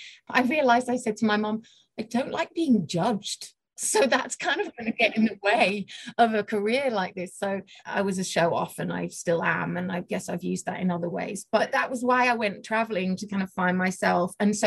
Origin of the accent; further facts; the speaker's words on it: Sheffield, Yorkshire and the Humber, United Kingdom; accent: English; As you can tell by my accent, I'm English. I grew up in a city called Sheffield in the north of England, and we didn't have a whole lot of money.